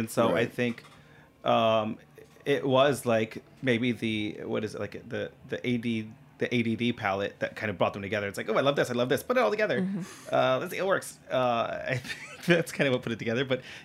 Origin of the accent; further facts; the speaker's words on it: India; now in United States; I'm a woman. I'm from India. Like, I'm here in the South and I've had no problems.